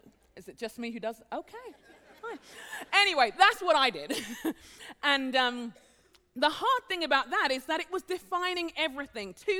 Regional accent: London, United Kingdom; now in Minneapolis, United States; I'm not from around here. I live in Minneapolis. I am not from Minneapolis either. I grew up in London, in England, and my heritage is Nigerian, so I am both.

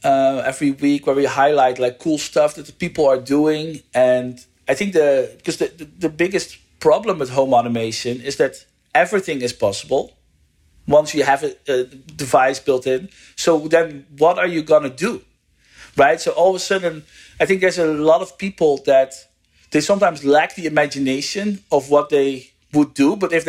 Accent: Netherlands; English is a second language; moved away as an adult; now in United States; I'm from the Netherlands and I live in the US

